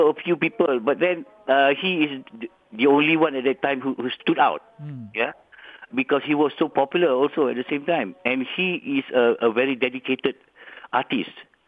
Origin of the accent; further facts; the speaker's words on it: Malaysia; the songs that portray us as Malaysian